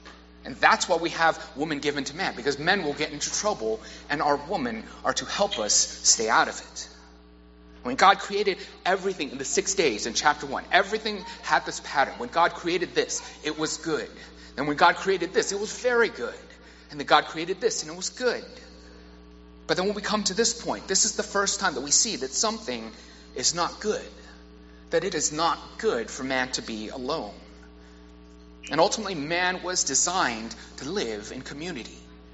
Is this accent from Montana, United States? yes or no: no; Alief, Texas, United States; because of how I grew up in Alief